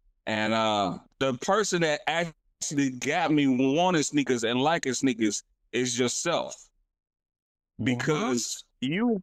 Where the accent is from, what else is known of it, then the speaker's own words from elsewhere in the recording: Illinois, United States; We grew up together in the Wild Hunnets. We went to Julia together.